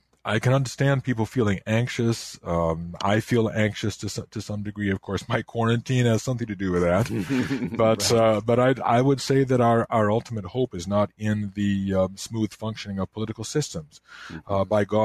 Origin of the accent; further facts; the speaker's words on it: Chicago, Illinois, United States; I grew up in the Chicago area, and I lived in DuPage County.